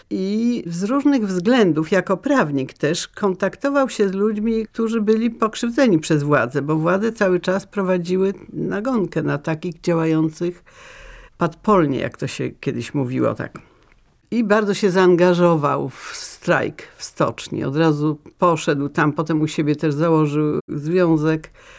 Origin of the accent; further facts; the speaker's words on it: Puck, Pomeranian Voivodeship, Poland; born there; Urodziłam się w Pucku. Moi rodzice byli ze wschodu, ale skończywszy liceum pedagogiczne we Wrzeszczu, jako nauczyciele osiedli w Żeliszewie pod Puckiem, stąd to miejsce urodzenia.